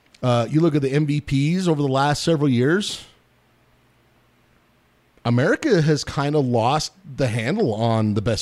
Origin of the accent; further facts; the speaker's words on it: Fairview, Wyoming, United States; I grew up in Fairview, Wyoming. That is one of the most rural places on the planet, especially when I grew up there.